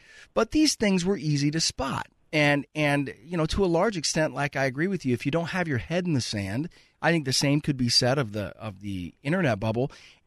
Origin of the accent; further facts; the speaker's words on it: Tacoma, Washington, United States; They were headquartered in my hometown of Tacoma.